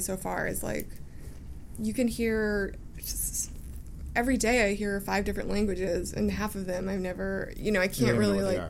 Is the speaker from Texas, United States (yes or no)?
yes; Austin, Texas, United States; I'm from Austin.